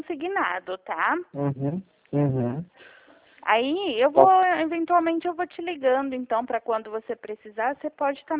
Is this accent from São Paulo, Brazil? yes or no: yes; Dracena, São Paulo, Brazil; Não, não, eu sou daqui de Dracena.